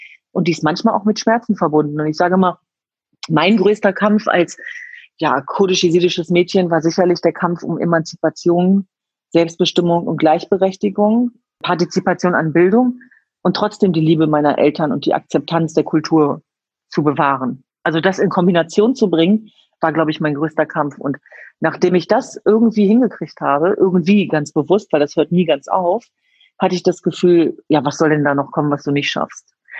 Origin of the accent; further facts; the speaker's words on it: Hanover, Lower Saxony, Germany; Also ich bin in Hannover-Linden sozusagen aufgewachsen. Ich bin geboren in der Landesfrauenklinik in der Nordstadt. Und ich bin Gott froh, dass ich in Hannover zur Welt kommen durfte